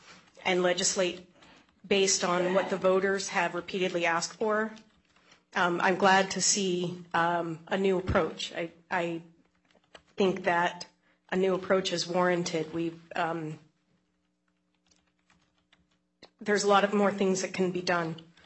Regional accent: Black Diamond, Washington, United States; now in Bellevue, United States; I live in Bellevue, and I grew up in Black Diamond, and I'm a fourth-generation descendant of the area.

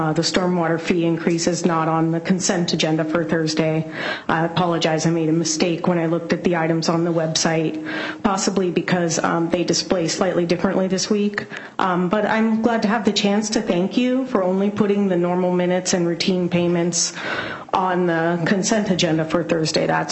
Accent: Black Diamond, Washington, United States; now in Bellevue, United States; I'm from Bellevue, and I grew up in Black Diamond.

